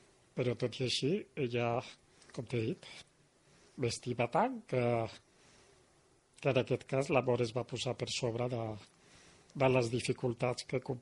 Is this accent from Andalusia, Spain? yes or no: yes; Granada, Andalusia, Spain; born there; Catalan is a second language; moved away as an adult; now in Catalonia, Spain; jo vaig néixer a Granada i vaig arribar aquí a Catalunya just abans de fer els 20 anys, al millor poble del món, que és el Port de la Selva